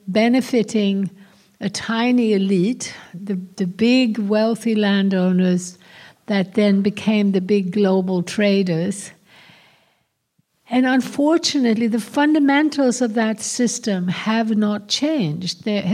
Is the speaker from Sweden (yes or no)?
yes; Sweden; Also in Scandinavia, where I come from Sweden